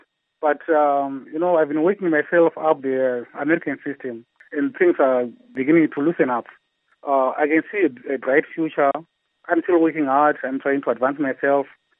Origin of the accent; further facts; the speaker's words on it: Masvingo, Zimbabwe; I grew up in Mafshingo, in the rural areas. I went to Murambwe School, its name, Mchakata Growth Point. You know, I'm still that person, you know. They say what? SRB, from rural background.